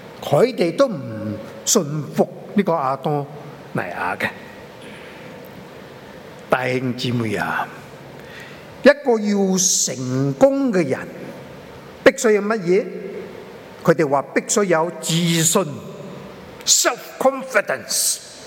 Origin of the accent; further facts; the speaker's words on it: Chaozhou, Guangdong, China; 我是潮州人嘛